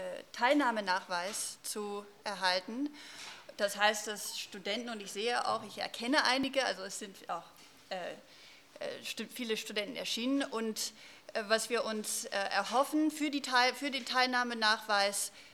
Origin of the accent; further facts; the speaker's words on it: United States; German is a second language; Sie hören immer wieder aus meinem Akzent, dass ich als Amerikanerin an die Frage von vollendete Tatsachen trete